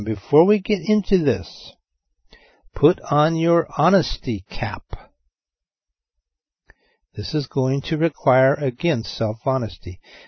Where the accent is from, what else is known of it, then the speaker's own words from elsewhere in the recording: California, United States; moved away; When I first moved here, I couldn't understand it. I came from Southern California, where we might say something like, you guys take care now.